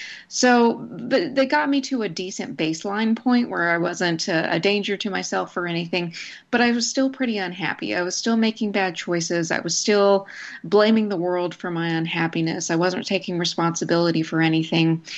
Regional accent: Snyder, Texas, United States; I grew up in Snyder, which is a town in rural West Texas.

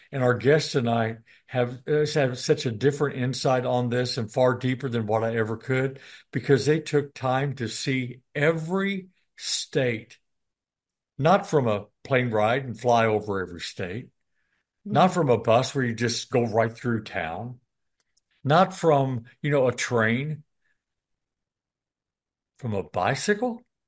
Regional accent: Illinois, United States; now in Houston, United States; I am from Southern Illinois

